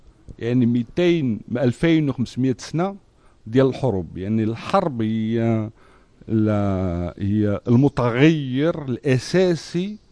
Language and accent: Arabic; Morocco; نقولها كمغربي انا